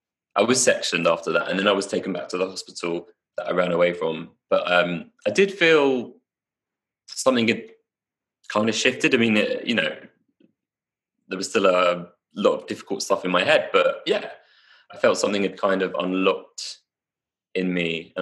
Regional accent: London, United Kingdom; I grew up in London, I live in London, and it can be a really challenging place

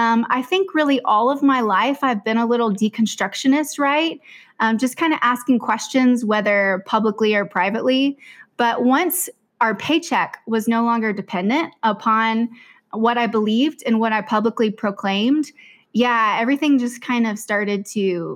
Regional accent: Texas, United States; also born or lived in Tennessee; I'm originally from Tennessee, but I grew up in Texas mostly. And I went to UT Austin.

